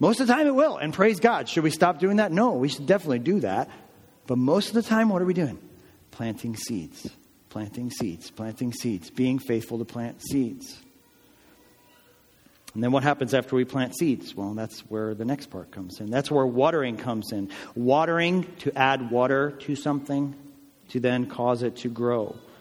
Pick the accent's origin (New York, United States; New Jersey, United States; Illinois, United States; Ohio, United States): New Jersey, United States; We're from Jersey.